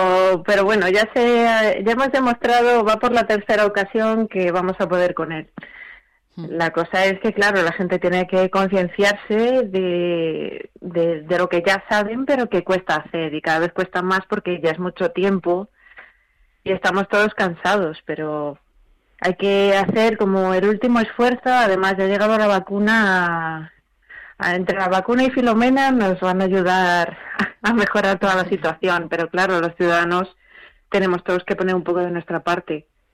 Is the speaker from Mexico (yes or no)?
no; Spain; Sabiendo cómo somos los españoles, que somos gente muy de quererse